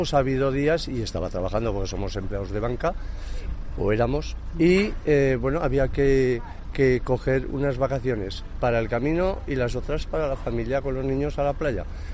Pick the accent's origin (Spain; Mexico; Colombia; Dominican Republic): Spain; Zaragoza, Aragon; nosotros somos de Zaragoza